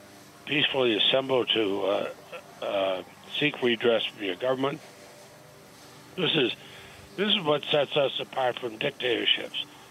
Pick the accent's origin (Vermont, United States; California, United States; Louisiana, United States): Vermont, United States; Montpelier; I grew up in Montpelier. I remember the number of times people would march up to the state house.